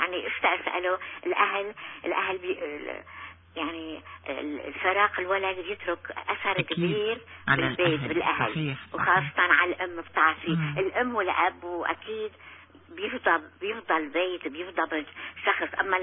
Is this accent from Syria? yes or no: yes; Syria; now in Canada; لما جينا من سوريا